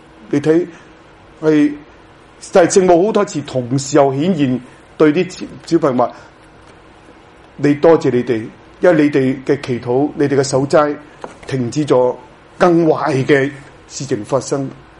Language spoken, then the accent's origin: Cantonese; Hong Kong; 但至少都唔係為我哋香港人心咧係唔平安嘅